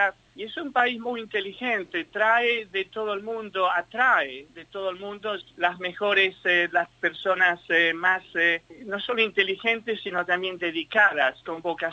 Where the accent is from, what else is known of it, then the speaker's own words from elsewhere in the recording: Rosario, Santa Fe, Argentina; moved away as an adult; also born or lived in Brazil / London; now in Melbourne, Australia; Yo ya tengo 64 años. Yo soy argentina de la ciudad de Rosario, y salí en el año 76. Fui a trabajar un par de años a Brasil y después hice medicina en Rosario